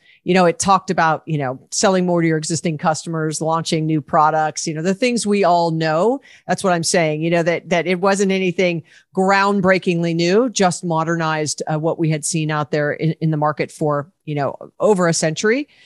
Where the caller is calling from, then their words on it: Los Angeles, California, United States; I am joining you from Los Angeles, California.